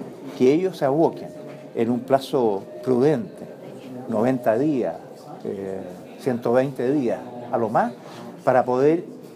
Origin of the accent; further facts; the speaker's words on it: Chile; Nos duele como chilenos ver cómo estos niños han sido dejados en sus derechos